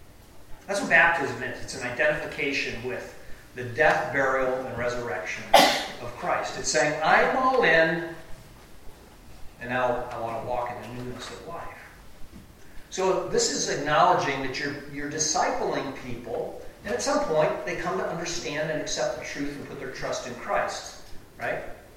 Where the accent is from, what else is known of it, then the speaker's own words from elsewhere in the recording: Chicago, Illinois, United States; Well, I grew up in Chicago.